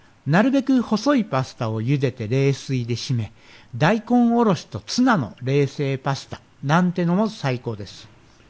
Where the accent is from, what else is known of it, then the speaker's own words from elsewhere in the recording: Kagoshima, Japan; moved away; 僕の出身地である鹿児島では完全にわさびが主流です。